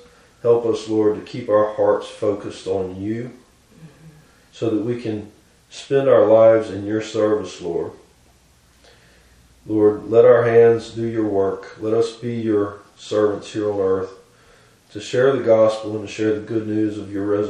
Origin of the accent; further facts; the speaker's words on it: Alabama, United States; I want to ask that you bless my state, my home state of Alabama.